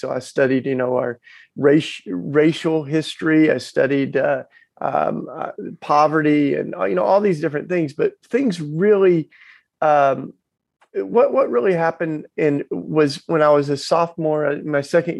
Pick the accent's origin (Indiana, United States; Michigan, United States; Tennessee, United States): Tennessee, United States; accent: Southern; Well, I grew up down south. That's why I've got my charming Southern accent. I grew up down in the Bible Belt in Tennessee.